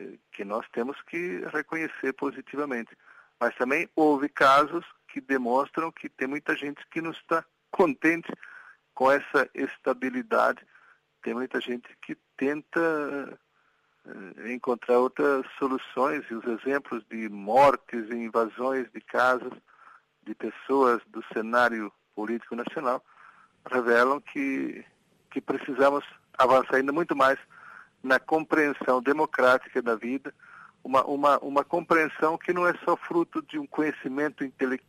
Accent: Guinea-Bissau; E somos nós da Guiné-Bissau que temos que encontrar o modo de aplicar da melhor maneira possível esses apoios

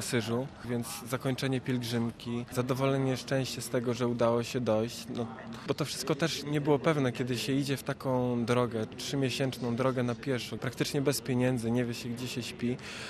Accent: Gdańsk, Pomeranian Voivodeship, Poland; jestem z Gdańska.

